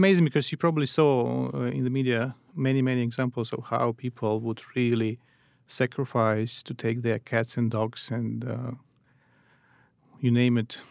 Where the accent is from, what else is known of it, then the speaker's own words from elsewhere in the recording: Kyiv, Ukraine; I'm from the capital.